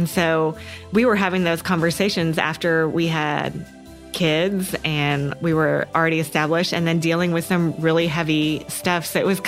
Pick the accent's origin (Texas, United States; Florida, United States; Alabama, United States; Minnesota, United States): Texas, United States; College Station; I'm from College Station, Texas. And so that has kind of been my dream college.